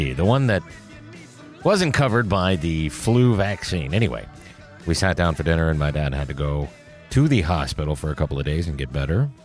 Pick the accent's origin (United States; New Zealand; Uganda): United States; Pennsylvania; I'm from Pennsylvania originally. I kind of dig the Steelers.